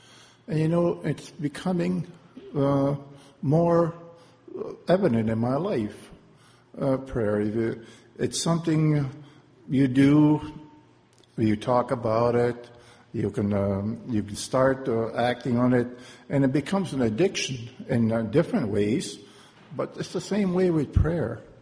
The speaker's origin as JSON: {"language": "English", "town": "Sydney", "region": "New South Wales", "country": "Australia", "said": "from Sydney."}